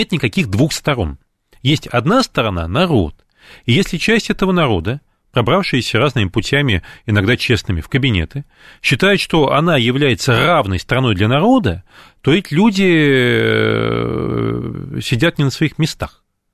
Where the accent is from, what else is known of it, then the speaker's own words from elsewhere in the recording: Astrakhan, Astrakhan Oblast, Russia; Я не москвич. Я не москвич, а астраханец, да.